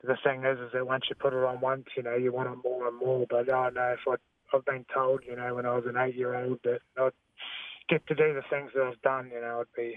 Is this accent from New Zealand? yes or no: yes; New Zealand; No, neither. We're pretty typical sort of New Zealand kids.